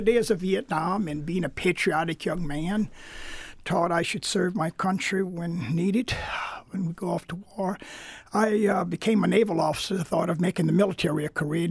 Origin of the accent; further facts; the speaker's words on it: Louisiana, United States; growing up in Louisiana, in that little town outside of New Orleans, 3,000 people